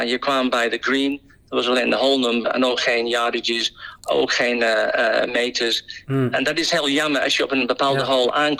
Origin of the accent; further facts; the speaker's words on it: England, United Kingdom; Dutch is a second language; als Engelsman opgegroeid in de golf al die jaren